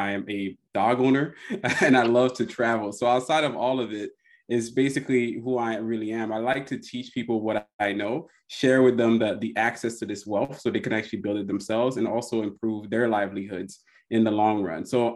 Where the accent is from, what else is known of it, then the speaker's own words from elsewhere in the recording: Florida, United States; I'm from Florida, where, you know, you had, if your car didn't have the power windows or the AC, a lot of us didn't have it.